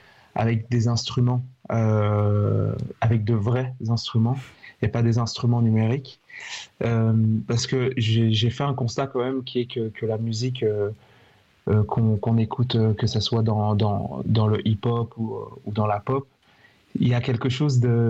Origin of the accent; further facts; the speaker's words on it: Brussels, Brussels-Capital Region, Belgium; moi je suis de Bruxelles